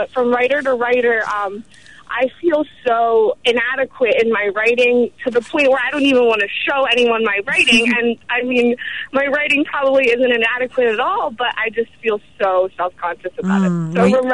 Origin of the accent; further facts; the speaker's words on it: Miami, Florida, United States; now in Philadelphia, United States; I'm also from Miami, and I'm also living on the outskirts of Philly right now.